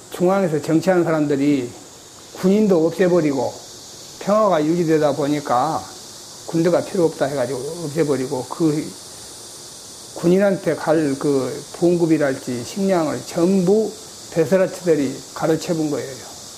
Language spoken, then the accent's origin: Korean; South Korea; born there; 네, 부추마을에서 태어났어요.